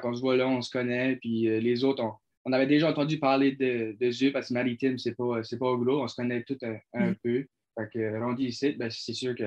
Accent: Saint-Charles, New Brunswick, Canada; Je viens du Nouveau-Brunswick à Saint-Charles. C'est vraiment une petite ville, je veux dire. Il n'y a pas grand monde qui habite là.

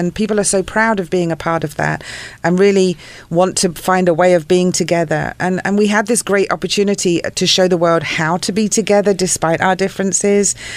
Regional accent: England, United Kingdom; now in United States; I grew up in England.

